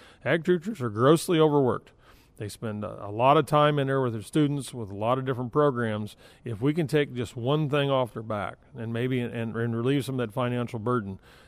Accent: Midwest, United States; We're all going to work on our tans because we're from the Midwest.

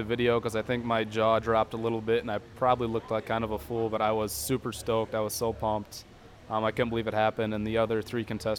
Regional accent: Iowa, United States; I am from Northwest Iowa. I grew up on a family greenhouse business.

